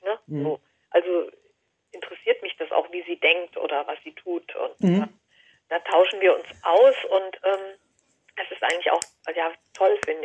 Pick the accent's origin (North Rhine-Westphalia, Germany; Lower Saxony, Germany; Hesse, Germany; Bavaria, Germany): Hesse, Germany; Fulda; weil Fulda ist ja auch meine Heimatstadt.